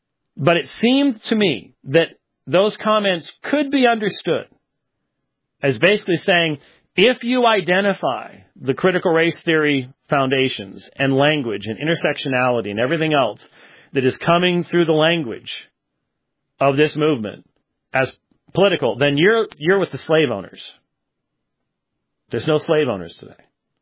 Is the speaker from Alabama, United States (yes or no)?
no; Pennsylvania, United States; also born or lived in Minnesota; now in Arizona, United States; I was born in Minnesota. Raised in Pennsylvania, and then Arizona is neither south nor north.